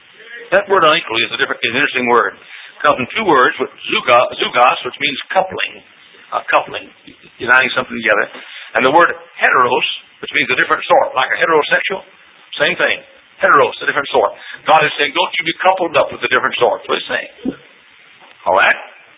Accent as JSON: {"language": "English", "region": "Texas", "country": "United States", "tie": "born or raised there", "also_born_or_lived": "Indiana", "said": "I mean, I'm a Hoosier. That doesn't mean I hate folks over in Illinois. I'm a Texan by birth and rearing, and I'm proud of it."}